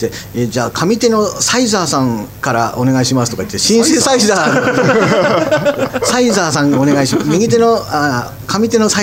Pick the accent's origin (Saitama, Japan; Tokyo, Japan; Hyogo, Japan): Tokyo, Japan; なぜかスカイツリーがね、私の地元にこうやってきたっていうね。